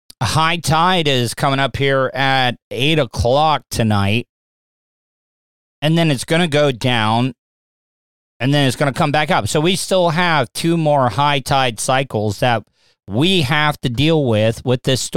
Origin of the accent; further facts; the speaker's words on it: Florida, United States; As a Floridian, a Category 1 storm is not that bad. I mean, most Floridians, like myself, born and raised in Florida